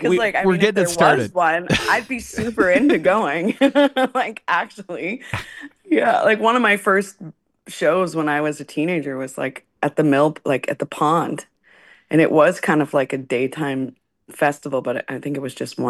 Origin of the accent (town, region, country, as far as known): Peterborough, Ontario, Canada; born or raised there; also born or lived in Toronto / Cavan / Millbrook